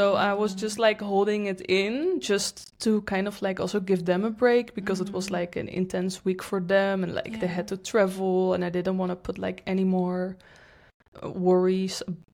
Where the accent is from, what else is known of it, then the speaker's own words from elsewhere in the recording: Netherlands; now in Lisbon, Portugal; like I'm from the Netherlands, so I think a lot of people think that life is like amazing just because the sun is shining